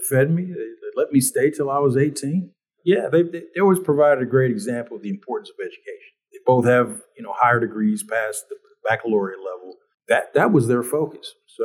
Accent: Los Angeles, California, United States; I'm from Los Angeles originally.

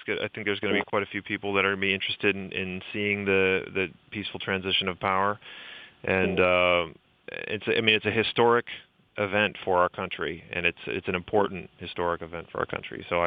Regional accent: De Pere, Wisconsin, United States; I grew up in Ledgeview. I grew up in De Pere and Ledgeview. I mean, we lived in De Pere proper and also Ledgeview when I was growing up, and I graduated from De Pere High School on the east side in 1997.

